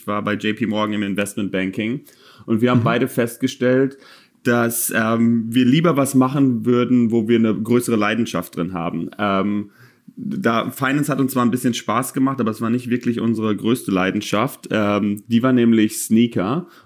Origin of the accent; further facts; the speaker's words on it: Dortmund, North Rhine-Westphalia, Germany; Ich komme aus Dortmund